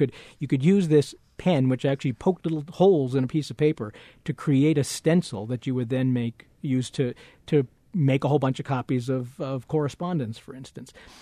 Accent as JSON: {"language": "English", "region": "New England", "country": "United States", "tie": "born or raised there", "said": "Well, you know, I live in Colorado, yeah. Although I grew up in New England."}